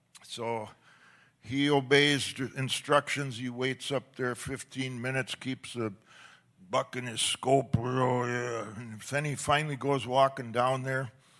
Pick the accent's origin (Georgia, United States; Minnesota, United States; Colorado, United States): Minnesota, United States; I'm from Minnesota. We get them at Holiday stations.